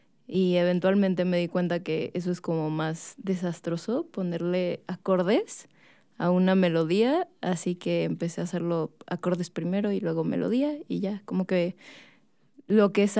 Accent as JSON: {"language": "Spanish", "town": "Cancún", "region": "Quintana Roo", "country": "Mexico", "said": "yo soy foránea, soy de Cancún."}